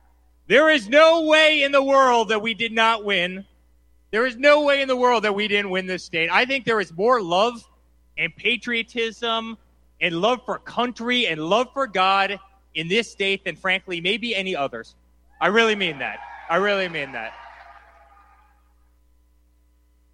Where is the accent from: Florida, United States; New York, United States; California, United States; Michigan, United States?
New York, United States; I'm a New Yorker. I'm embarrassed to say that at this point.